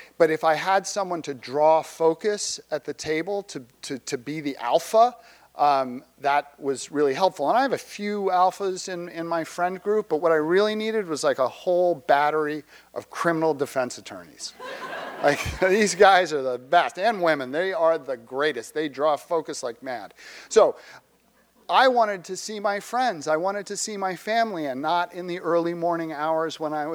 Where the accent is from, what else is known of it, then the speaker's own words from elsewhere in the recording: Brooklyn, New York, United States; And I grew up with him in Brooklyn Heights.